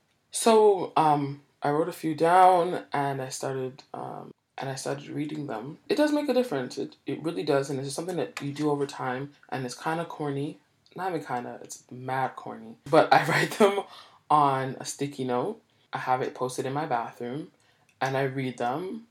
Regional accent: Jamaica; So I'm Jamaican.

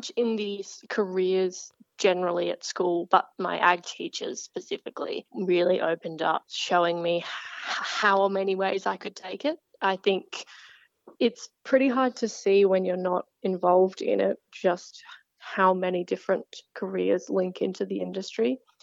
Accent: Sydney, New South Wales, Australia; I am from Sydney, Australia, born and raised.

